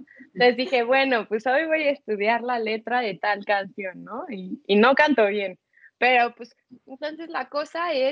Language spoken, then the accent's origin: Spanish; Mexico; yo soy de México. O sea, entonces nuestros acentos en inglés todos son diferentes